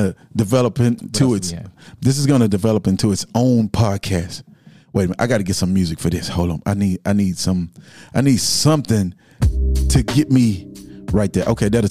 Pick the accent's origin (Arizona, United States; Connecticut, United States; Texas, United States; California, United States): Texas, United States; Houston; Back when I was growing up in Houston, everybody had sweet potato pie.